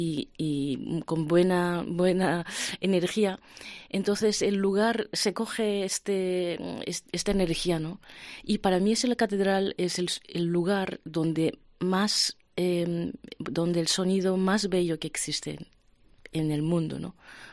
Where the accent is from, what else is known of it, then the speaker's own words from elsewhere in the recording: Japan; moved away as an adult; also born or lived in Germany; now in Santiago de Compostela, Spain; Soy japonesa.